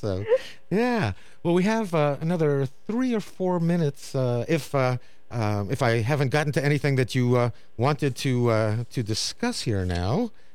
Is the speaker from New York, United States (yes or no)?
yes; New York City, New York, United States; Oh, that's great. Yeah, my hometown.